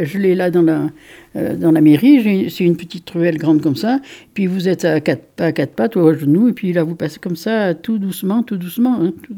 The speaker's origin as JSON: {"language": "French", "town": "Margeride", "country": "France", "tie": "born there", "said": "je suis le maire de la commune de Margeride et je suis née à Margeride il y a maintenant bientôt 75 ans."}